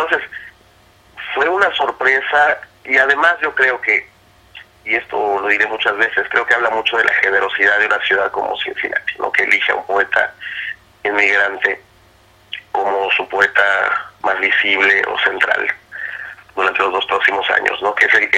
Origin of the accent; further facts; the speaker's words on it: Campeche, Mexico; born there; yo soy un poeta mexicano. Yo nací en el 83, tengo 34 años. Yo nací en la península de Yucatán, en la ciudad de Campeche.